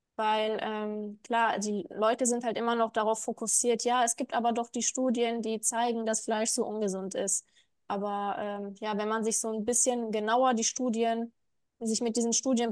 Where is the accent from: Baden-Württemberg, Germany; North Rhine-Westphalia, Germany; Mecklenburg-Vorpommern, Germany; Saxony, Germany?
North Rhine-Westphalia, Germany; Dortmund; Also wir kommen aus Dortmund. Deswegen ist es ein Stückchen